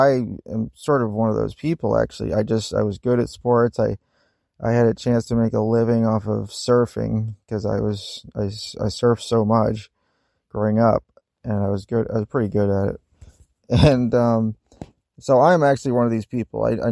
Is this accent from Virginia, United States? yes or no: yes; Virginia, United States; Yeah, so growing up in Virginia, I was blessed with parents that did believe in the New Age community.